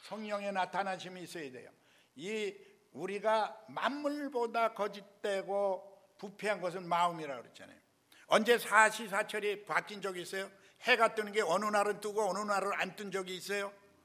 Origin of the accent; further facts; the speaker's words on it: Pyongyang, North Korea; 난 평양 출신이라, 그죠?